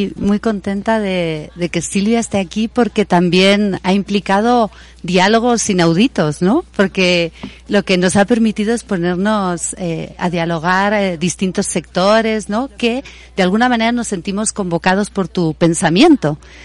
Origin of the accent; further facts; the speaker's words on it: Spain; moved away; yo, que vengo de España, he hecho en estos últimos años